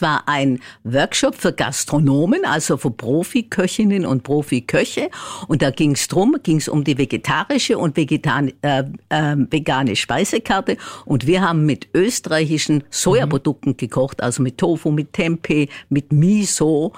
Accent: Baden-Württemberg, Germany; now in Vienna, Austria; Ich komme aus Baden-Württemberg, ja. Aber ich wohne seit 36 Jahren in Meidling in Wien.

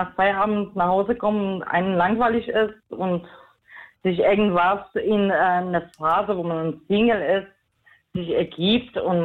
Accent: Bonn, North Rhine-Westphalia, Germany; ich komme aus Bonn

